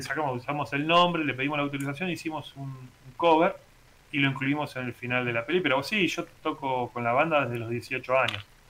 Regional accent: Argentina; muchachos, somos argentinos

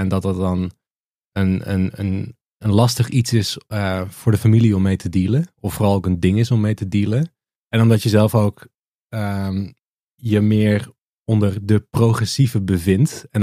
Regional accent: Amsterdam, North Holland, Netherlands; Ik als Amsterdammer mag dat niet doen.

